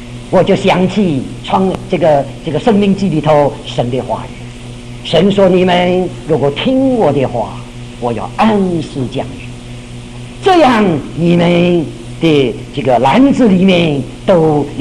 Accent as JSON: {"language": "Chinese", "country": "China", "said": "你知道犹太人呢，他们的名字像我们中国人一样都有意思的，我们中国人取名啊都有意义的"}